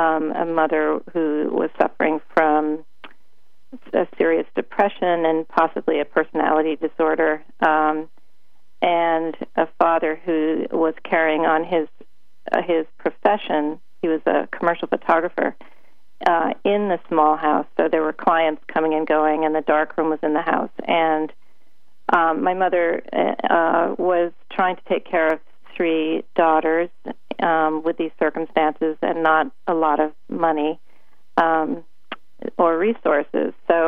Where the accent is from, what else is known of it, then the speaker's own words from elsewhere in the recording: Maine, United States; also born or lived in Boston; I was born in Boston, but I did live in Maine for all of my childhood.